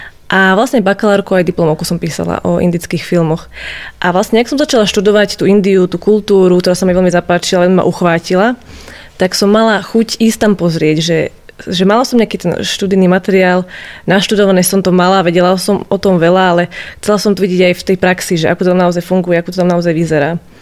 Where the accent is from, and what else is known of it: Nitra, Nitra Region, Slovakia